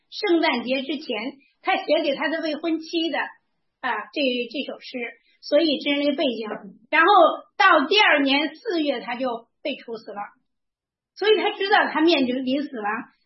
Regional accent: China; 我跟大家说呀，我们是中国人

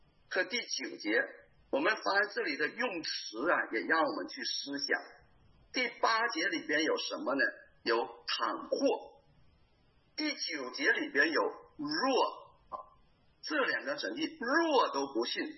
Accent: China; 我们从大陆来

